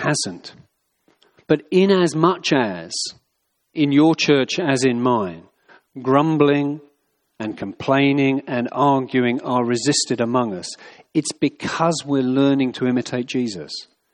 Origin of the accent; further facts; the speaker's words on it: United Kingdom; I'm a Brit, so I don't know how some of these things work out over here, but back in Cambridge over the years